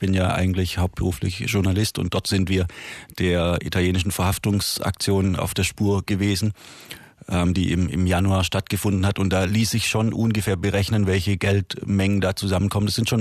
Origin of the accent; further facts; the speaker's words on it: Germany; born there; ich bin auch in Deutschland geboren